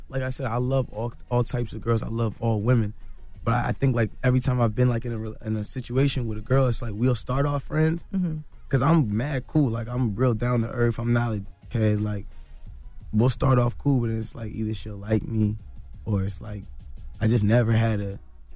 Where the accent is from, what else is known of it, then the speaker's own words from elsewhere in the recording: Toronto, Ontario, Canada; I'm from Toronto.